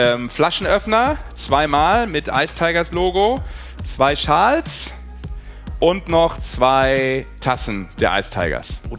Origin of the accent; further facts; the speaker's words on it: Düsseldorf, North Rhine-Westphalia, Germany; born there; dass ich als zumindest nur gebürtiger Düsseldorfer, ein Kölner.